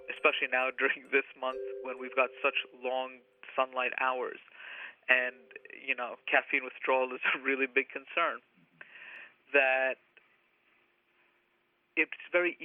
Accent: New York, United States; I was born and raised here in New York. My parents were born and raised in Tanzania, as were most of my grandparents, and before that, South Asia. We are Ismaili Shia

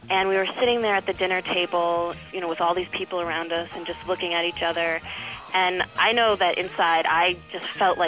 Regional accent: Miami, Florida, United States; I'm from Miami, Florida.

